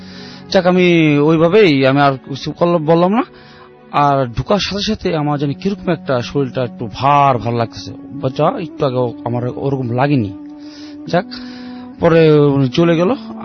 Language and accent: Bangla; Mirpur, Dhaka Division, Bangladesh; আমি মিরপুর সরাপাড়া থেকে এসেছি।